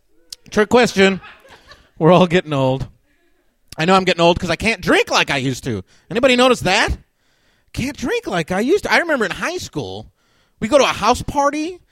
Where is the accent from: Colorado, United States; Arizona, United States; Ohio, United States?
Colorado, United States; Denver; now in Chicago, United States; I'm originally from Denver, Colorado. I moved here in 99. And I fell in love instantly with the public transportation system here in Chicago.